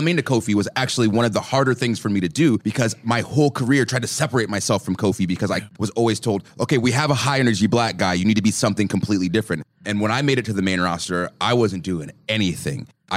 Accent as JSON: {"language": "English", "region": "Georgia", "country": "United States", "said": "For me, I came from Georgia, wrestled in the Independents, was in TNA for a little bit"}